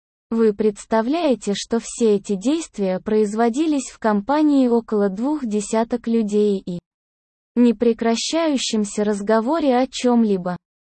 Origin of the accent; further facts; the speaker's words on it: Ukraine; Мы сами из Украины, и поэтому первые поездки за товаром были в Одессу.